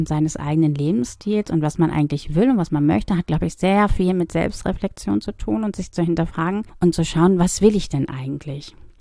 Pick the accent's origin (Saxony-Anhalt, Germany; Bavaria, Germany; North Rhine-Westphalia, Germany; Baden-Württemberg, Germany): North Rhine-Westphalia, Germany; Ich komme ja aus dem Ruhrgebiet